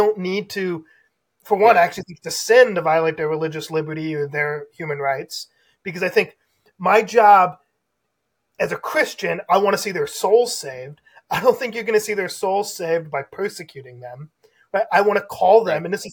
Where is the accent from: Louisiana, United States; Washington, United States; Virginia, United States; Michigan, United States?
Michigan, United States; like what's going on in DC or Lansing in my home state, right?